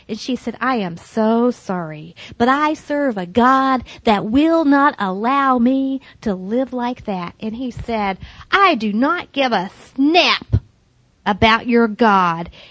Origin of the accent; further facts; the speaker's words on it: Texas, United States; I grew up in Texas. I have one.